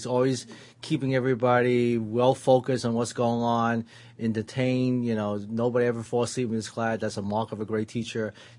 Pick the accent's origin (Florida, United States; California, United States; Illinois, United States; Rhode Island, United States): California, United States; San Diego; I'm from San Diego.